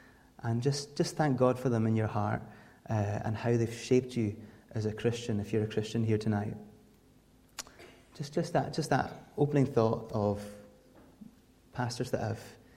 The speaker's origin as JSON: {"language": "English", "region": "Scotland", "country": "United Kingdom", "tie": "born or raised there", "accent": "Outer Hebrides", "said": "I was brought up on the Isle of Lewis, hence my accent, which I've been told is now fading away. But if I put it on a bit stronger, you can see that I'm definitely from the Outer Hebrides."}